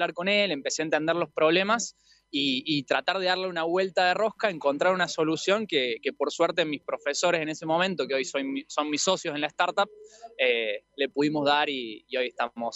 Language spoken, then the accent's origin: Spanish; Córdoba, Argentina; me escucharán un poquito la tonada, yo soy de Córdoba, así que mi corazón sigue por acá cerca.